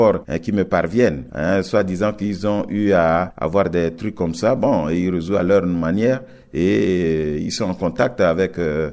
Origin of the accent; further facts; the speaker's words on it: Central African Republic; chez nous, en République centrafricaine, le commerce est libre.